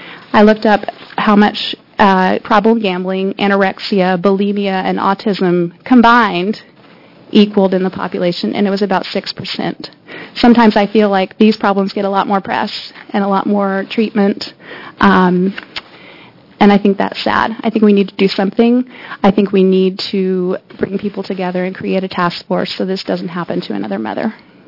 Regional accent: Portland, Oregon, United States; I'm from Portland

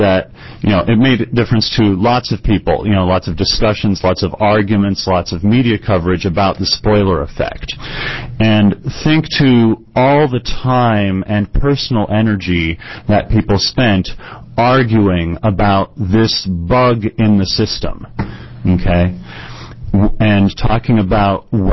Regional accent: Portland, United States; I'm from Portland.

